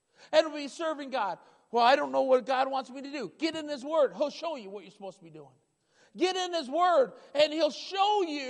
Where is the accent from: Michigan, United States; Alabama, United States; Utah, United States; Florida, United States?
Michigan, United States; moved away as an adult; Now, I grew up in Michigan for about 18 years of my life, and I love the Holy Land of Michigan. I've been in Wisconsin and been here almost 17 years.